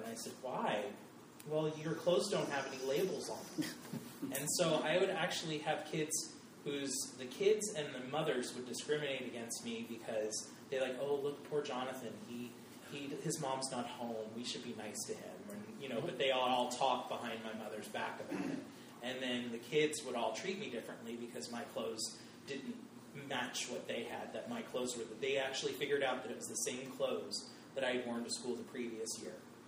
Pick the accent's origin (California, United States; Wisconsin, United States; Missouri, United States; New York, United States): California, United States; Laguna Niguel; Now, I grew up in Laguna Niguel, California, not a poor city.